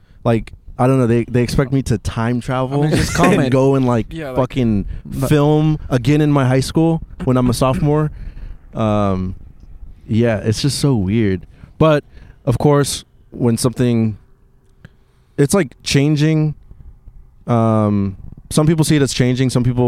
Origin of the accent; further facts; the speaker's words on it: Texas, United States; now in Los Angeles, United States; I grew up in Texas and I still don't have a tolerance for the heat. LA is just so nice.